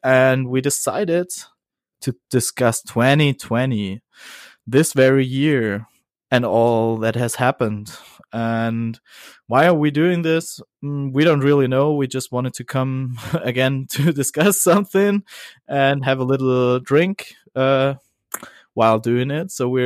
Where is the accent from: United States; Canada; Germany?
Germany; Bavaria; English is a second language; because I'm from Bavaria.